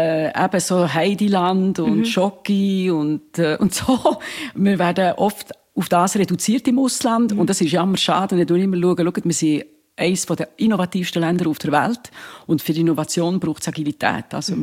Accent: Bern, Switzerland; Eine Bernerin

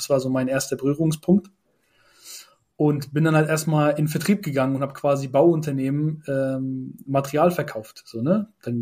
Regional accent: Turkey; Also ich bin ja ursprünglich Türke, ne?

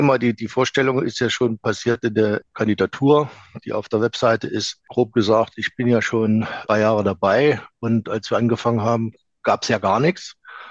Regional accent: Erfurt, Thuringia, Germany; Ich bin Erfurter, hier geboren, im alten Steinbau in der Burgistraße.

